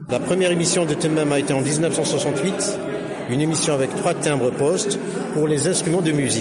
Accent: Tlemcen, Tlemcen Province, Algeria; instrument utilisé chez nous à Tlemcen et dans la musique andalouse

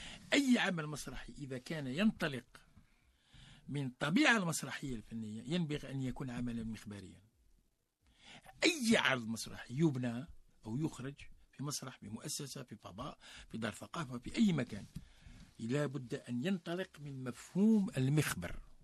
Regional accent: Algeria; عندنا في الجزائر مثلا عندنا عدة مواضيع يمكن أن نعالجها

